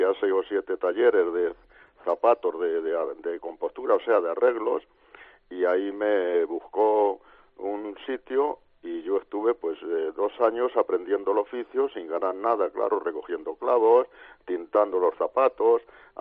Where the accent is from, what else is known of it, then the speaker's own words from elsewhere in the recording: Portillo, Castile and León, Spain; Bueno, yo nací en Portillo, como ya se ha dicho, y hace 75 años